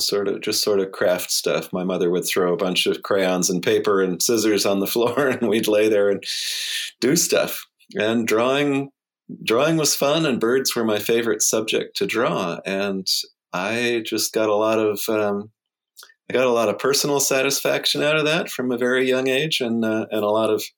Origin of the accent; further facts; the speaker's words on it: Connecticut, United States; also born or lived in California; We moved a few times when I was a kid, so I grew up some in California, and then finished high school in Connecticut, or through fourth grade through high school in Connecticut. So I usually tell people I'm from Connecticut